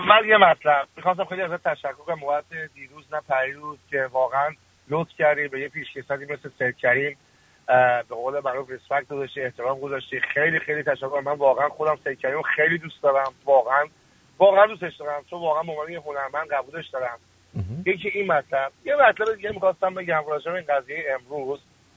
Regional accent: Iran; ما ایرانی هستیم.

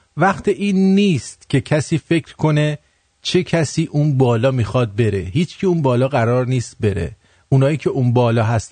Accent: Iran; همه ما ایرانی هستیم

